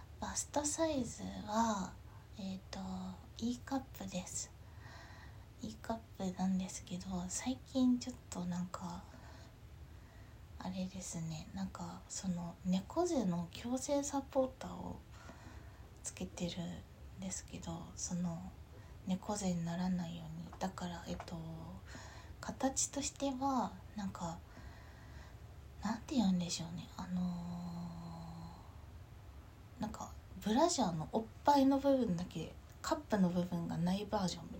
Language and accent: Japanese; Tokyo, Japan; 出身は東京で、で育ちも生まれも育ちも東京ですね。